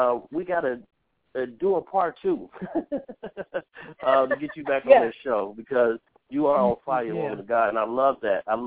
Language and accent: English; Chicago, Illinois, United States; I'm from Crystal and North Avenue, so you know I can relate to everything. The Humboldt Park area.